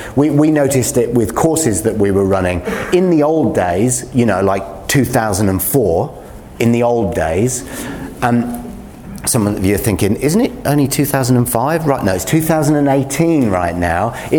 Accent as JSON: {"language": "English", "region": "England", "country": "United Kingdom", "said": "I like that because I'm English."}